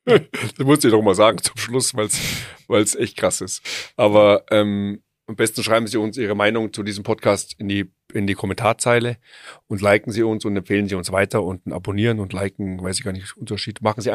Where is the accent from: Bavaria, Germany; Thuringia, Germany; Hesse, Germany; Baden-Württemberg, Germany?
Bavaria, Germany; Munich; Ja, ich bin aus München